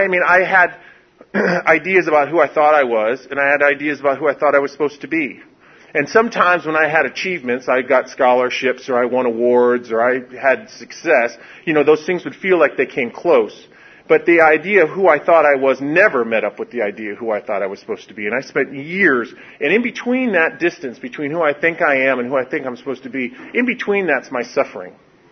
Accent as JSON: {"language": "English", "town": "Detroit", "region": "Michigan", "country": "United States", "said": "Because I'm from Detroit, So the deal is that I was in the I was in my room, and I'd listen"}